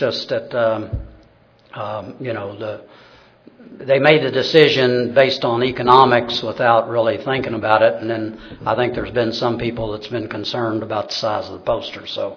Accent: Kentucky, United States; accent: Kentucky; so you're going to have to put up with my abridged Kentucky accent

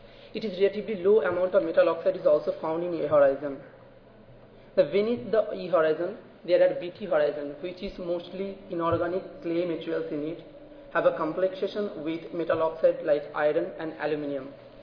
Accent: Florida, United States; I'm from Florida, so it's hot climate

